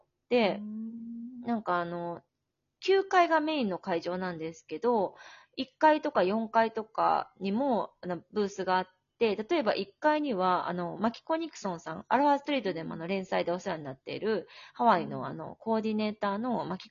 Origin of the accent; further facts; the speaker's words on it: Osaka, Japan; 私地元が大阪なので、ちょうど帰国の時に